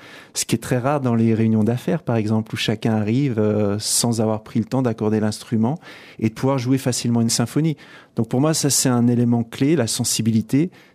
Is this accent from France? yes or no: yes; Auvergne-Rhône-Alpes, France; Je suis de double nationalité, donc je suis franco-suisse, mais j'ai passé mon enfance en Haute-Savoie.